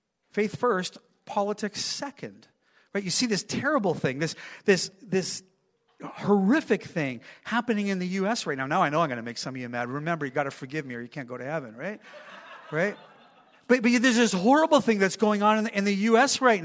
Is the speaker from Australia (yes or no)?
no; the Prairies, Canada; now in Duncan, Canada; I moved to Duncan. I come from Western Canada or Central Canada, or not Western Canada, but the prairies. And I come from the prairies.